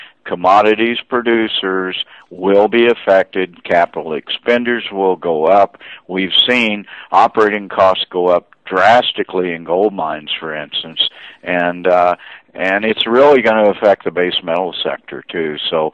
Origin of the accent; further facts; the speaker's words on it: United States; We're American guys, and we're looking at the price of gold.